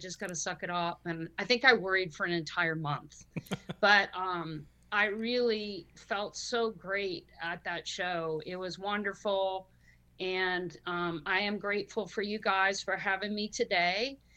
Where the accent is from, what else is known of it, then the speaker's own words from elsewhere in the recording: Paris, Ontario, Canada; now in United States; and I was recruited out of Paris, Ontario. Okay. So I was Canadian. And I can get to that, but I'm not Canadian anymore. I'm an American citizen.